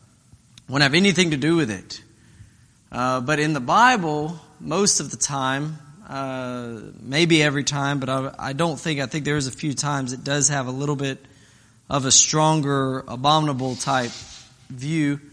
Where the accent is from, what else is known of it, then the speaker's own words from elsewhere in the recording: Alabama, United States; I grew up in South Alabama.